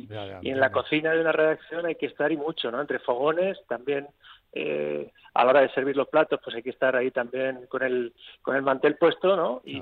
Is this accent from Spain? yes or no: yes; Valencia, Valencian Community, Spain; yo soy de Valencia. Ah. Mi familia es de Valencia.